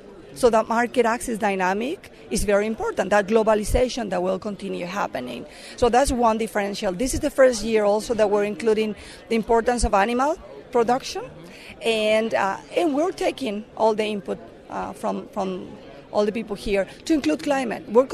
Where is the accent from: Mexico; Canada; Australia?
Mexico; English is a second language; now in United States; And I'm originally from Mexico, that's why I have an accent. And I've been here in the U.S. for 15 years now.